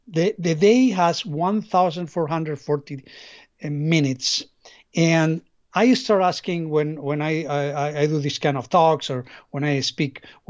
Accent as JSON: {"language": "English", "country": "Spain", "second_language": "English", "said": "I'm originally from Spain, I guess. You notice that with my accent."}